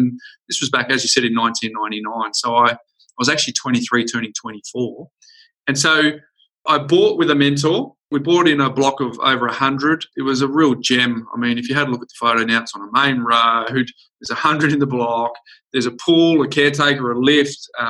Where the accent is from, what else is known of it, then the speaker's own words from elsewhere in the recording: Perth, Western Australia, Australia; I was a degree qualified accountant from my hometown in Perth